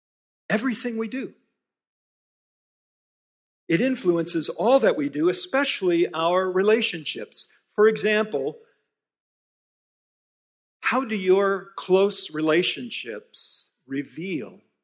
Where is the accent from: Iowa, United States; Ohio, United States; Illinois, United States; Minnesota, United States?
Minnesota, United States; Minneapolis; My wife Kathy and I live in Circle Pines up near Blaine, and I hail from Minneapolis originally, so this is sort of home country for me.